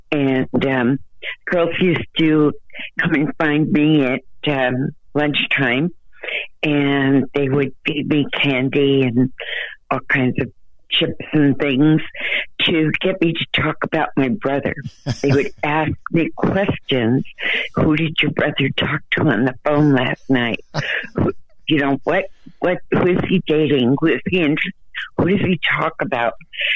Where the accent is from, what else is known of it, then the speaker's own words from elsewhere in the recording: New York, United States; Actually, I grew up on Long Island, about 50, 60 miles from Manhattan.